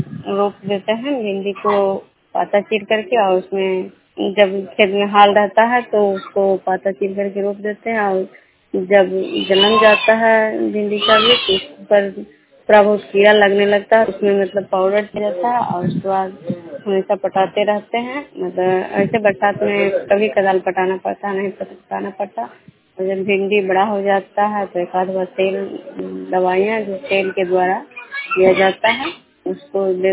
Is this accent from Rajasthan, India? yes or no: no; Bishnupur, Bihar, India; मैं बिष्णुपुर ग्राम खजरा पंचायत नालंदा जिला नगर प्रखंड की निवासी हूँ।